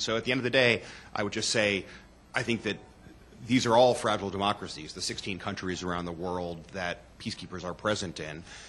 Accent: United States; which, as an American, I tend to think in American military terms

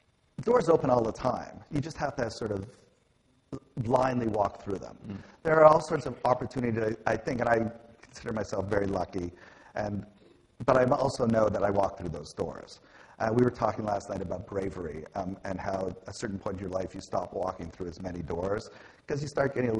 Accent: Canada; part of it is just sort of growing up in Canada

